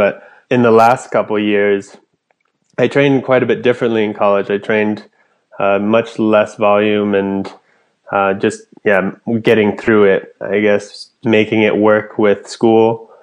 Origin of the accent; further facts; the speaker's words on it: Anchorage, Alaska, United States; Where I'm from, Alaska, born and raised in Anchorage. I went to school, college in Fairbanks for 4 years, and I've been training with APU in Anchorage for the past 5 years